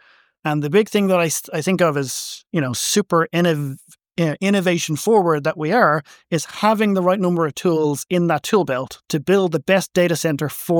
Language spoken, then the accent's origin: English; Ireland; I'm from Ireland and it's a relatively temperate climate.